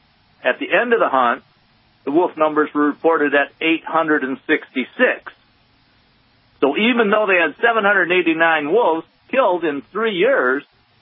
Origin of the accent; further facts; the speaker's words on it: Wisconsin, United States; I grew up in Wisconsin, so Wisconsin topics are kind of interesting to me, and I have relatives up there that help me stay up to date